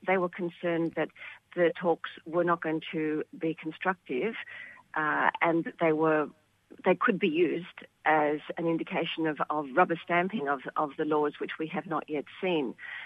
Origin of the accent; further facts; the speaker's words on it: Australia; Look, all of us feel very strongly that we are Australian, that this is our home.